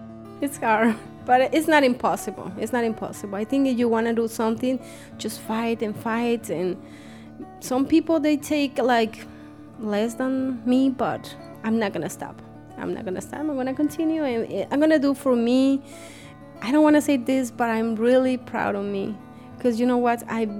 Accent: Guadalajara, Jalisco, Mexico; English is a second language; I'm from Guadalajara, Mexico. I have been living here for 12 years.

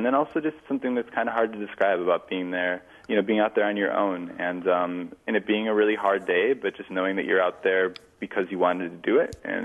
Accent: Conover, Wisconsin, United States; Yeah, I'm from basically from Conover, Wisconsin, but you know, we grew up like so many people in the area in the woods outside of that town. So I basically am from Conover, Land O'Lakes, and Eagle River, Wisconsin.

